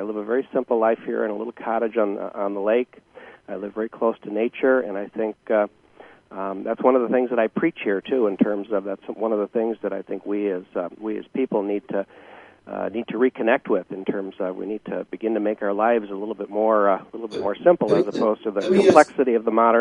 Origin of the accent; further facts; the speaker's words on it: Wisconsin, United States; Well, I'm from Wisconsin.